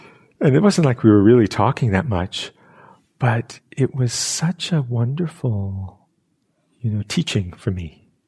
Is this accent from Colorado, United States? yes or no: no; New York City, New York, United States; I'm from New York City and it's a little more activity in a subway car, screaming and singing.